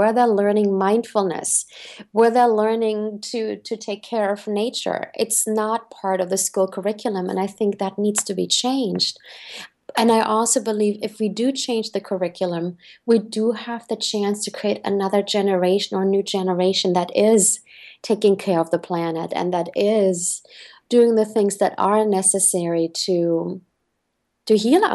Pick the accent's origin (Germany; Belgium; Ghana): Germany; I was raised in Germany, and Germany is really, really super conscious when it comes to trash.